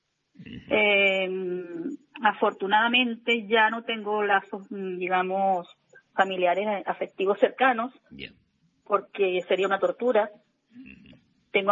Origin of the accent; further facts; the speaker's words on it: Venezuela; also born or lived in Barcelona; now in Almería, Spain; Ya llevo 7 años por acá.